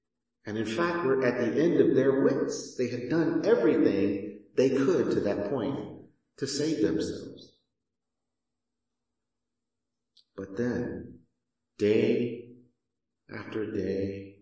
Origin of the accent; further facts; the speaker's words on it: Houston, Texas, United States; I grew up in Houston, so it's not uncommon when we have a hurricane.